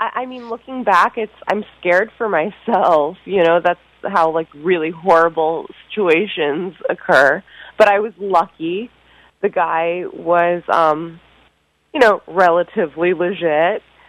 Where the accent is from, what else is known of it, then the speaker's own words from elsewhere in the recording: New York City, New York, United States; but I grew up in New York City. Like that's I think it kind of comes with the territory when you grow up here.